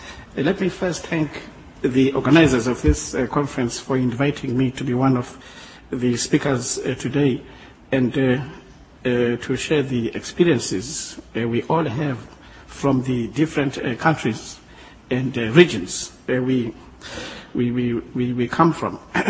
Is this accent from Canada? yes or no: no; South Africa; also born or lived in England; I was born in South Africa, I grew up there, and I received most of my education there. The only time I was out of the country was in 1993, 1994, when I went to study in England.